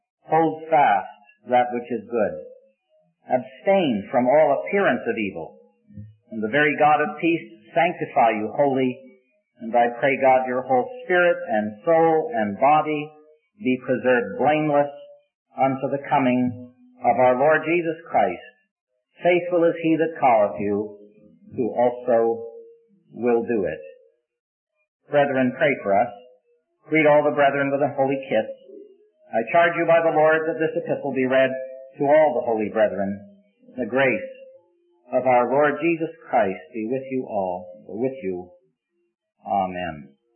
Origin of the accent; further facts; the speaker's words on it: St. Catharines, Ontario, Canada; I grew up in St. Catharines, Ontario, a nice little town in southern Ontario, in the fruit-growing district of Ontario, and about 12 miles from Niagara Falls. And there are two rivers that flow together right in the heart of the city.